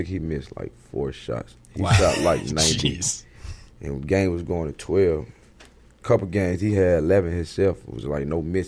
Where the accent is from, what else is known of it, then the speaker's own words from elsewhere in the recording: Memphis, Tennessee, United States; I'm from Memphis, so we embrace stuff like that.